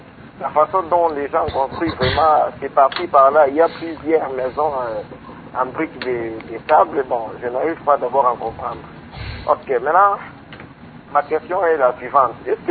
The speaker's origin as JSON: {"language": "French", "town": "Mbuji-Mayi", "region": "Kasaï-Oriental", "country": "DR Congo", "said": "notre ville de Mbujimaï"}